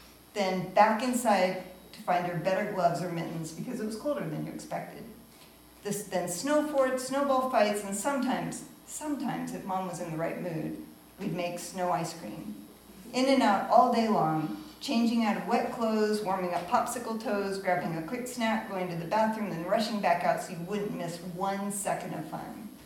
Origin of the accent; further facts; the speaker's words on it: Washington, United States; Growing up in Western Washington State, they didn't happen often.